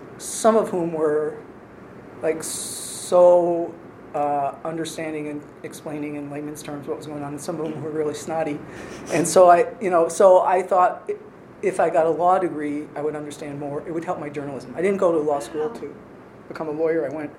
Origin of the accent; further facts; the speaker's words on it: New Jersey, United States; also born or lived in New York City; Yeah, so I was born in the city, but pretty much grew up in northeastern New Jersey